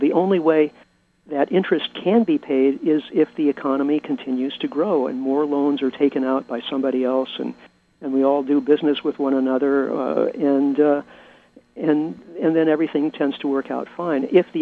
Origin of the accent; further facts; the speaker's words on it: Midwest, United States; I am originally from the Midwest, so next time I'm back there